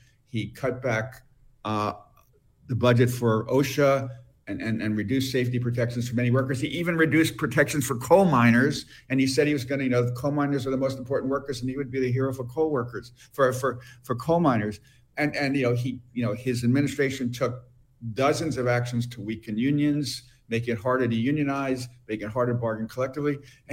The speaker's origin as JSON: {"language": "English", "region": "New York", "country": "United States", "said": "So, you know, Trump, I'm a New Yorker, Rick."}